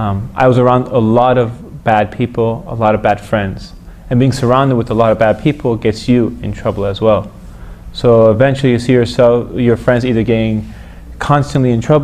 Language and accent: English; Iran; English is a second language; Many people think just because … I'm from Iran, you must be Shiite and you must be Muslim and you must be this. And that wasn't the reality whatsoever. I grew up in a very, very, very extremely secular family.